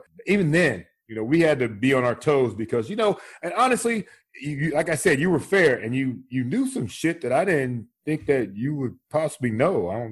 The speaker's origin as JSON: {"language": "English", "town": "Cleveland", "region": "Ohio", "country": "United States", "tie": "born or raised there", "said": "You know, growing up in Cleveland, Ohio, you know, this is a double-edged sword right here"}